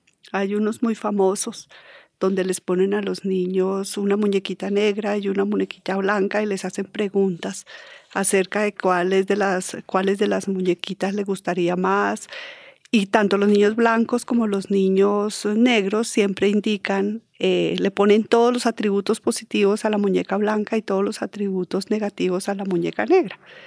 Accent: Bogotá, Colombia; en Bogotá, yo soy bogotana, nací en Bogotá, de padres bogotanos. Entonces, en Bogotá, en mi infancia, no había personas afro, por lo menos en el espacio donde yo me movía.

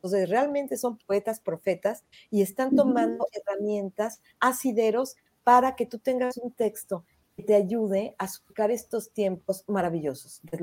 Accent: Mexico City, Mexico; born there; now in San Miguel de Allende, Mexico; yo soy tierra adentro, les comentaba antes de entrar a Natalia, antes de entrar a la escena, que yo estoy ahora en San Miguel de Allende, Guanajuato, es corazón del continente de México, ¿no? Yo nací en la Ciudad de México

